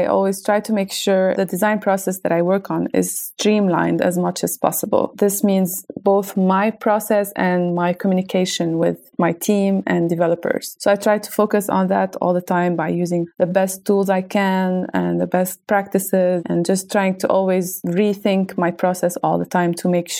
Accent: Lebanon; I come from Lebanon. I'm kind of a digital nomad, so I travel around the world

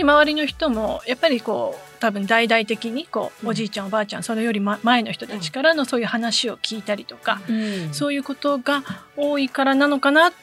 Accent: Fukushima, Japan; 多分私あのすごく田舎で育っているのは福島なんですね、の田舎

